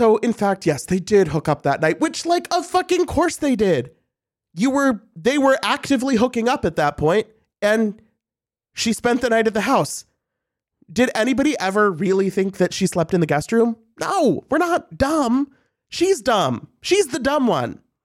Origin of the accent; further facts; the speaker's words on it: St. Louis, Missouri, United States; I'm from St. Louis. That is like one of the most iconic places in the city.